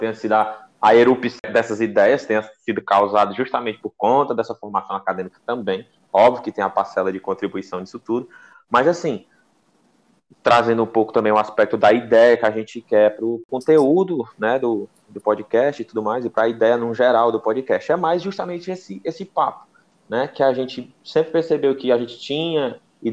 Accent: Northeast Region, Brazil; Sou também nordestino, moro no Ceará, gosto da nossa cultura.

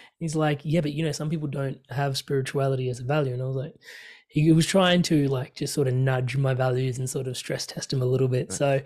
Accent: India; I'm Indian, so maybe I can get away with it.

